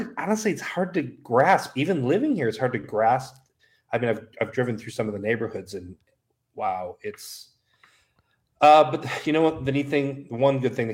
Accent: Milwaukee, Wisconsin, United States; born or raised there; also born or lived in Brookfield

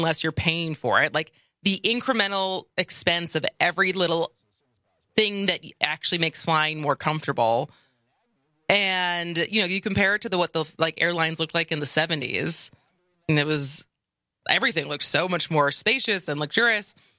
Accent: Midwest, United States; So, you know, I come from tall stock. I'm from the Midwest.

